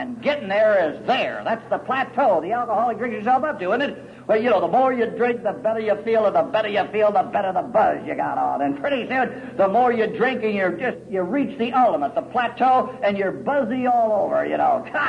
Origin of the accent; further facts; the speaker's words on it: Los Angeles, California, United States; born or raised there